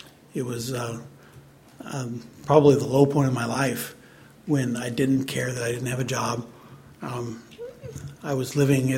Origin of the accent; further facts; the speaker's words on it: Washington, United States; born there; I was born in Washington State, about as far from Atlanta as you can get and still be in the United States.